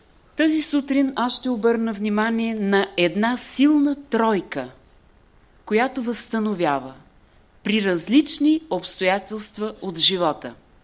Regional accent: Silistra, Silistra Province, Bulgaria; Разбрахте, от Силистра съм

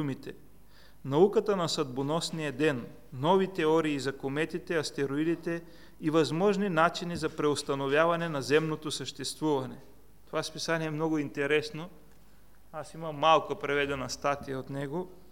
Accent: Varna, Varna Province, Bulgaria; Това ви го казвам не за да ви плаша, че сме варненци

